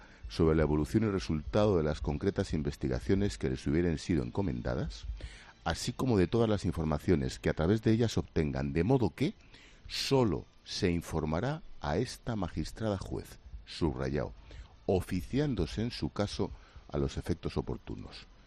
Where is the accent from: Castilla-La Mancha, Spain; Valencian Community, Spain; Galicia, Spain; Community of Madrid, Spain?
Community of Madrid, Spain; Madrid; O sea, yo como madrileño de Cuatro Caminos de Pro, Madrid una nación.